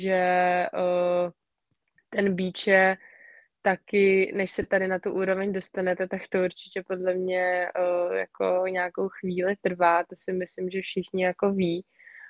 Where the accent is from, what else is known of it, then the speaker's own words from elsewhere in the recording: Prague, Czechia; No, vlastně já jsem z Prahy, takže já jsem byla celou sezónu bíčovou taky v Praze.